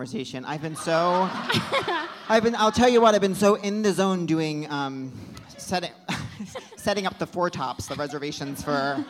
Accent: United Kingdom; you know how I'm typically British, I'm not really British today.

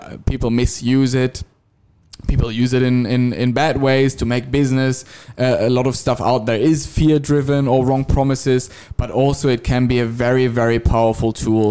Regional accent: Germany; Germany, for example, my home country.

